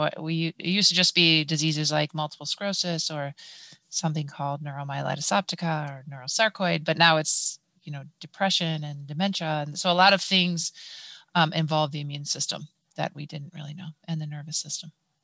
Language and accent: English; Cleveland, Ohio, United States; So CLE, we're from Cleveland, Ohio.